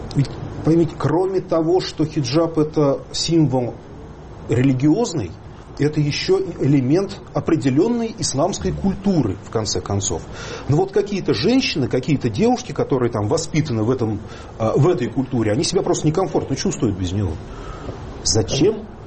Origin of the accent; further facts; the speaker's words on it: Nizhny Novgorod Oblast, Russia; Я родом из Нижегородской области. Вот у нас на юге области одна русская культура.